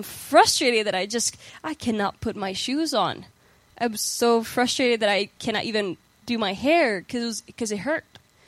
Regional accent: Puerto Rico; I am from Puerto Rico, and I'm 23 years old.

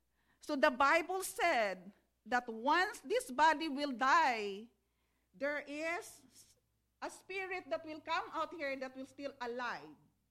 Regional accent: Philippines; now in United States; So maybe we are not in the Philippines. I grew up in the Philippines.

